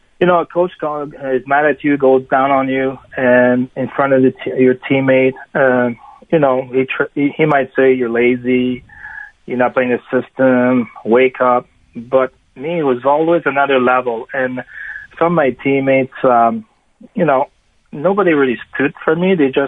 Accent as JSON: {"language": "English", "town": "Quebec City", "region": "Quebec", "country": "Canada", "tie": "born or raised there", "said": "like any other kid that growing up in Canada or Quebec City, like I was"}